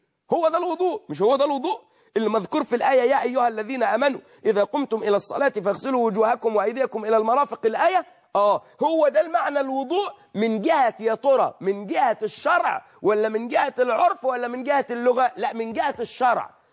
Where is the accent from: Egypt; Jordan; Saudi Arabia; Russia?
Egypt; عندنا في مصر الشيء اللي بتضعه المرأة في شعرها لتمسك شعرها بيقال عندنا بنسة